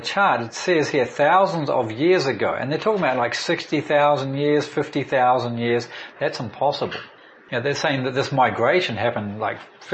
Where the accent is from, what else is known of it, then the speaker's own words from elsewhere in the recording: New Zealand; every New Zealander growing up in New Zealand could probably still count in Maori, I think.